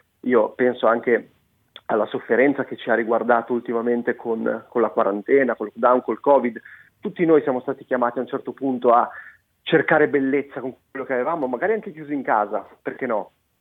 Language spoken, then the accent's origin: Italian; Lavagna, Liguria, Italy; io vengo da Lavagna